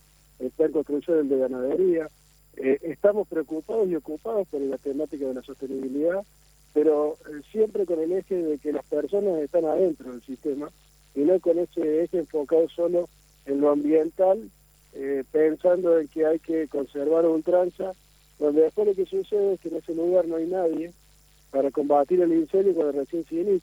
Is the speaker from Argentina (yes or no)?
yes; Argentina